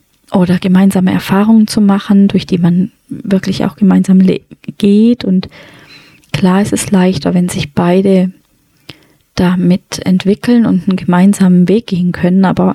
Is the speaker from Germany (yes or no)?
no; Sri Lanka; Ich komme ja nicht aus Indien, sondern aus Sri Lanka